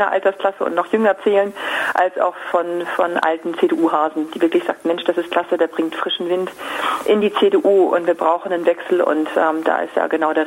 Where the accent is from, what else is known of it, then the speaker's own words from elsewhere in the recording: Schleswig-Holstein, Germany; born there; moved away as an adult; ich bin gebürtiger Fischkopf, also bin in Schleswig-Holstein geboren, bin aber nach dem Abitur nach Tübingen zum Studium gegangen.